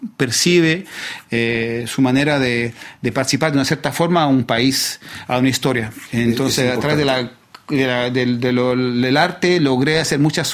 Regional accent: Chile; now in France; yo sé que viviendo en barrios populares desde que llegué de Chile a Francia... siempre estuve viviendo en todos los suburbios

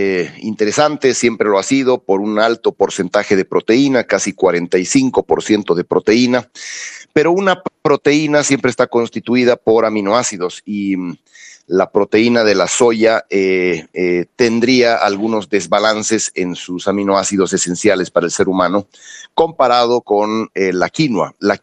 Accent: Bolivia; Lo único que podemos hacer como bolivianos es continuar en esta lógica de posicionamiento

